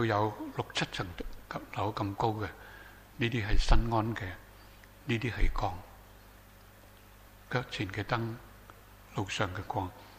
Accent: Hong Kong; 我哋年長一啲嘅，我哋喺香港長大嘅，啊，中國人

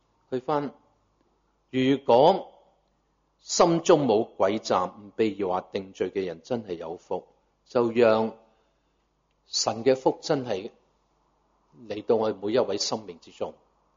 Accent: Guangdong, China; 就是如果我们广东人说

